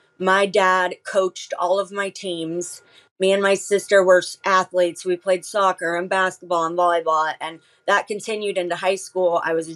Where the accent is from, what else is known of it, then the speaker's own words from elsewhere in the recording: San Diego, California, United States; I'm from San Diego. I'm from Rancho Penasquitos. It's right by Poway.